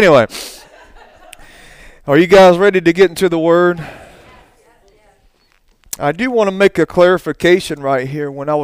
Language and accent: English; Alabama, United States; You know, I'm from Alabama. We say some redneck terms, you know.